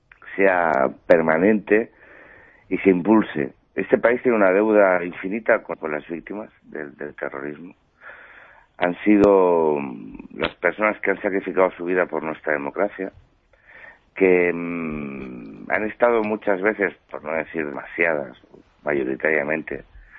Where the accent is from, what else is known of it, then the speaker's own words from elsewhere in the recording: Spain; yo voy a asistir como ciudadano español. Un ciudadano español